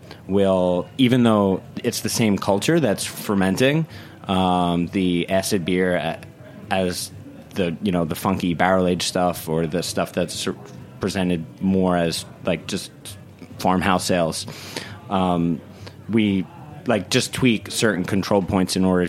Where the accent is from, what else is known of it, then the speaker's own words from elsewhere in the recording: New York, United States; from Hudson Valley.